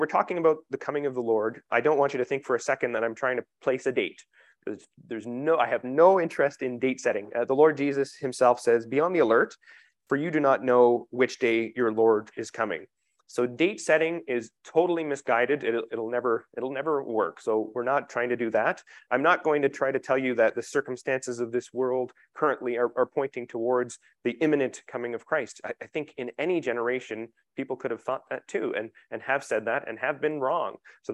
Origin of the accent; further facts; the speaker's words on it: South Porcupine, Ontario, Canada; I grew up in South Porcupine for much of my childhood. Maybe I moved there when I was 12.